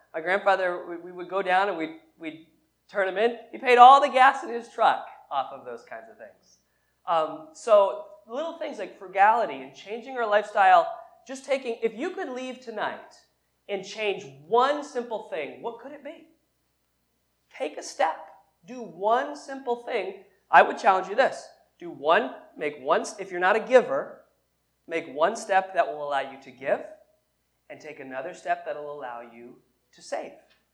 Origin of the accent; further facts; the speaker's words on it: North Adams, Massachusetts, United States; My grandfather here that I grew up around here in North Adams would have a little jar of change